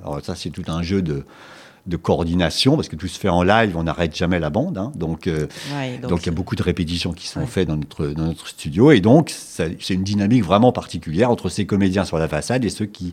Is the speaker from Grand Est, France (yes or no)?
yes; Troyes, Grand Est, France; parce que moi je suis originaire donc, de Troyes, dans l'Aube. Donc j'ai démarré là-bas